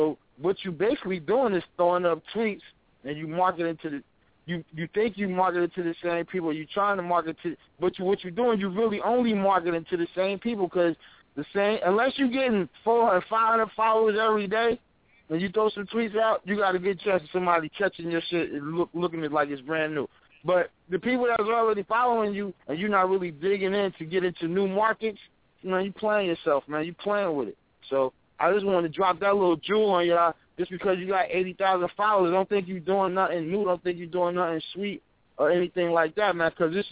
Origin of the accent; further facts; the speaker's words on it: Irvington, New Jersey, United States; I'm from Irvington, from Newark, New Jersey, and I don't play that.